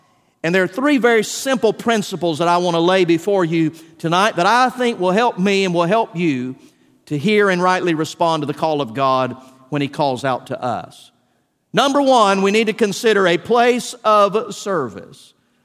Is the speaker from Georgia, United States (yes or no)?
yes; Valdosta, Georgia, United States; One of my first real jobs growing up in Valdosta was actually to work at what then was a country radio station.